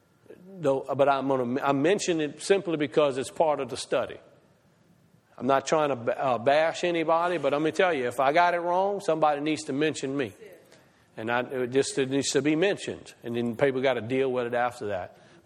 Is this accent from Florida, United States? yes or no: no; Tiger Pass, Louisiana, United States; So guys like me, I'm a fisherman. I grew up on Tiger Pass. I'm nothing from nowhere.